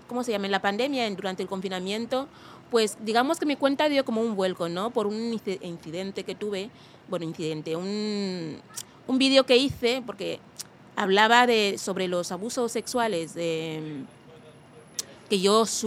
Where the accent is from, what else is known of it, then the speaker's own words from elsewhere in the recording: Equatorial Guinea; Spanish is a second language; also born or lived in Africa; yo soy una mujer guineana de la etnia Fang y esa es mi cultura. También hablo de otras culturas de los países africanos, porque yo crecí en 3 países diferentes de África, incluido el mío.